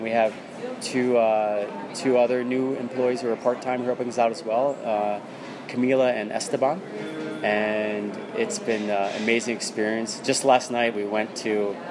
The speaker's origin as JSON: {"language": "English", "town": "Philadelphia", "region": "Pennsylvania", "country": "United States", "tie": "born there", "said": "So I was born in Philadelphia, city of brotherly love."}